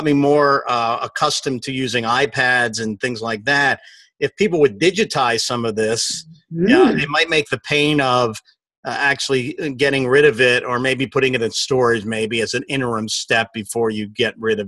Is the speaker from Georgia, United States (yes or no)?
no; Philadelphia, Pennsylvania, United States; Yeah, and so just so you know, I'm originally from Philadelphia